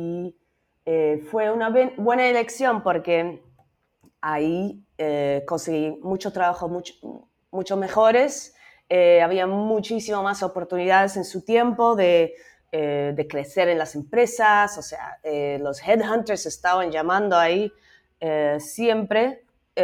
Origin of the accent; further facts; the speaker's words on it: Netherlands; Spanish is a second language; moved away as an adult; also born or lived in Barcelona; Sí, nací en Holanda, viví ahí hasta los 23 más o menos, hace 14 años me fui. Fui a vivir en Barcelona, supuestamente un año para estudiar.